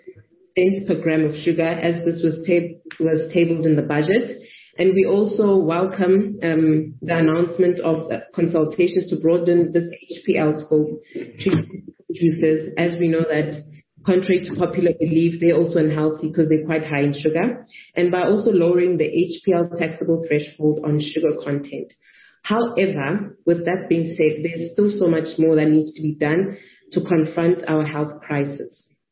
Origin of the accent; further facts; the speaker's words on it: Free State, South Africa; So I hail from the Free State.